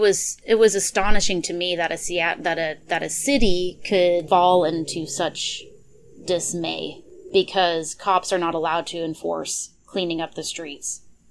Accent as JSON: {"language": "English", "region": "Montana", "country": "United States", "said": "I'm in Texas right now, and I'm from Montana."}